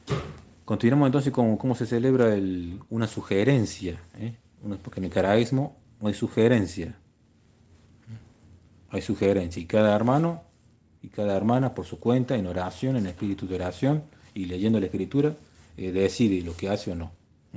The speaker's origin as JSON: {"language": "Spanish", "country": "Argentina", "said": "yo por lo menos encuentro ese significado desde mi español y desde mi argentino. Ten en cuenta que yo soy argentino, entonces yo me muevo con una terminología propia"}